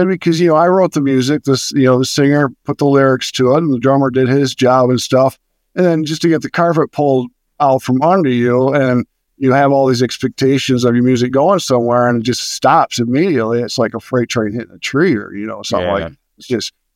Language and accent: English; Grand Rapids, Michigan, United States; also born or lived in Poconos, Pennsylvania / Los Angeles, California; I'm in Grand Rapids, Michigan.